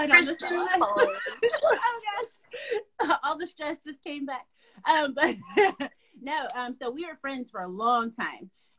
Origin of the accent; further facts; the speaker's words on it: Atlanta, Georgia, United States; Mm-hmm. I'm from Atlanta. He's from Savannah.